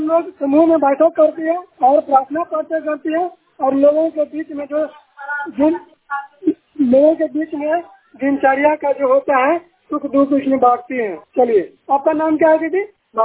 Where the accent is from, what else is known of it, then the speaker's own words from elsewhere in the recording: Bihar, India; सरकारी ब्लॉक नालंदा जिला का निवासी हूँ।